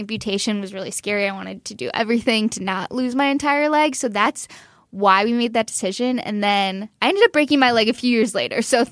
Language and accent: English; Brookfield, United States; You know, growing up in Brookfield, sports were my life.